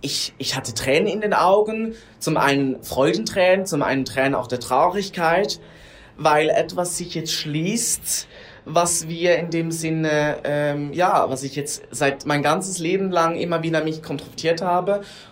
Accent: Switzerland; ich bin aus der Schweiz, bin adoptiert.

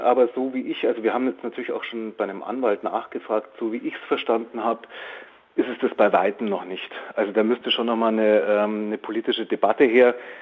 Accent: Fürstenfeldbruck, Bavaria, Germany; Ich bin in Fürstenfeldbruck aufgewachsen, also vor den Toren von München

